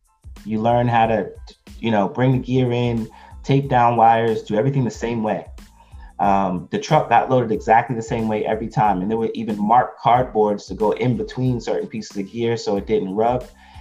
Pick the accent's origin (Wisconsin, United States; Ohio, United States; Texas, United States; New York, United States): New York, United States; Now we were in Philadelphia. I'm from New York